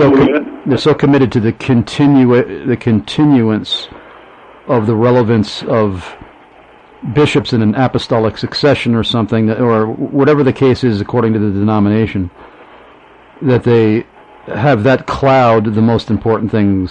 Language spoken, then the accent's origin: English; Amityville, New York, United States; in Amityville, Long Island, my hometown where I was born, raised, and lived for most of my life.